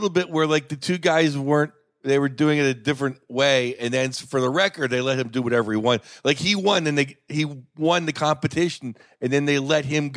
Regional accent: Pittsburgh, Pennsylvania, United States; Being a Pittsburgh guy

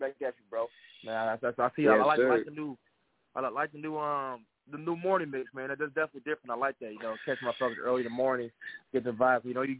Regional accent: Minneapolis, Minnesota, United States; I'm hailing in from the Twin Cities, Minneapolis, Minnesota, man. You know, one of the second heart of the Midwest, you feel me?

